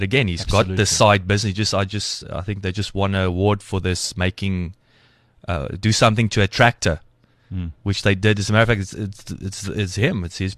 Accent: Welkom, Free State, South Africa; It's I grew up in Welkom, learned to fight there.

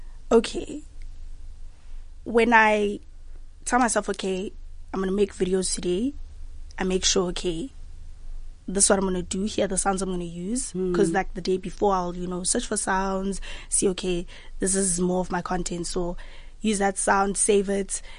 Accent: Cape Town, Western Cape, South Africa; And I'm from Cape Town, Ekhayelitsha.

